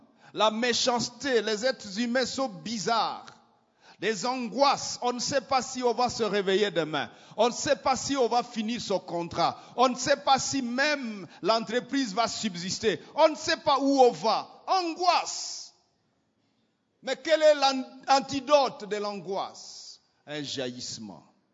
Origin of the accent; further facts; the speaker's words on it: Goma, North Kivu, DR Congo; Je suis un petit monsieur de Goma. Je suis né à Birere, à la petite barrière.